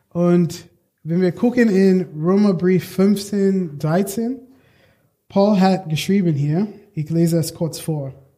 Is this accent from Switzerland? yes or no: no; United States; German is a second language; moved away as an adult; now in Darmstadt, Germany; ich komme ursprünglich aus den USA und ich bin verheiratet mit Rahel, eine deutsche, wunderbare Frau. Und wir wohnen gerade in Darmstadt